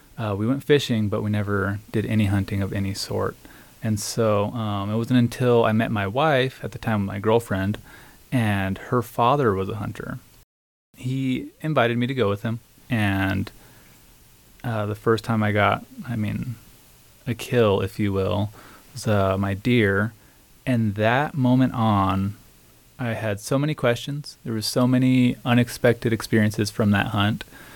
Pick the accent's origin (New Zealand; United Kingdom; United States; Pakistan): United States; Gallup, New Mexico; I'm from Gallup, New Mexico.